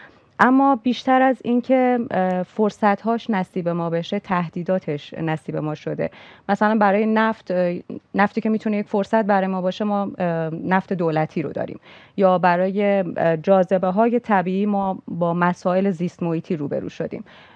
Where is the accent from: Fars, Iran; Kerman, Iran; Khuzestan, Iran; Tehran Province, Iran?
Kerman, Iran; به عنوان یک ایرانی و بعد به عنوان یک کرمانی که بپرسم ازتون